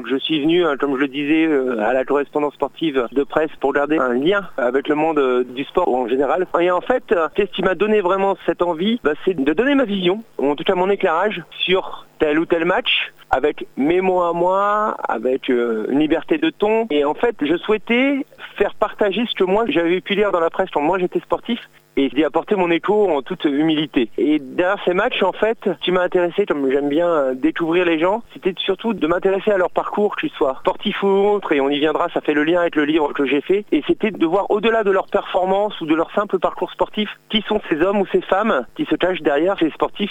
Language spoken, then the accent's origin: French; Normandy, France; moved away as an adult; j'ai 54 ans, je suis normand d'origine, je suis arrivé en Sarthe en 1990, donc ça fait un petit bout de temps que je fréquente ce beau territoire